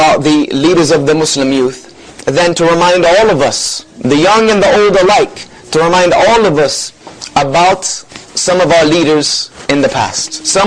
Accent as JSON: {"language": "English", "town": "Greenville", "region": "South Carolina", "country": "United States", "tie": "born or raised there", "said": "We are broadcasting live from my hometown, alhamdulillah, in Greenville, South Carolina"}